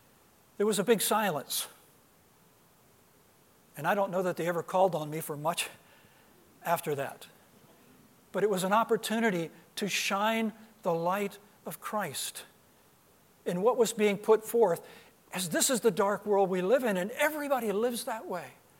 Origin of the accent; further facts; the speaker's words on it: Arlington, Virginia, United States; I was stationed at Andrews Air Force Base, which was just miles from where Ann and I grew up in Arlington, Virginia.